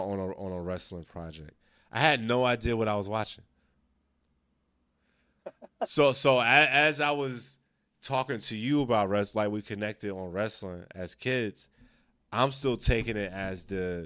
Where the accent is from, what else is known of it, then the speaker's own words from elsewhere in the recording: Camden, New Jersey, United States; But growing up in Camden, specifically that town